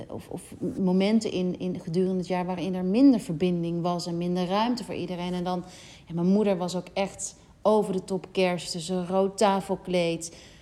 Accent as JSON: {"language": "Dutch", "region": "North Brabant", "country": "Netherlands", "tie": "born there", "said": "ik ben in Brabant geboren, katholiek opgevoed. Ik heb mijn communie gedaan, mijn vormsel gedaan."}